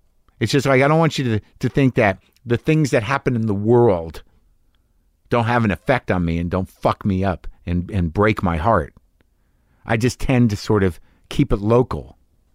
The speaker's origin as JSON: {"language": "English", "town": "Albuquerque", "region": "New Mexico", "country": "United States", "tie": "born or raised there", "said": "And like, I grew up in Albuquerque."}